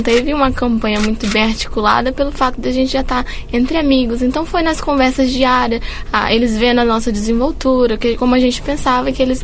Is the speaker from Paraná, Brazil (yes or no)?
no; Rio Branco, Acre, Brazil; Eu sou do Acre, Rio Branco.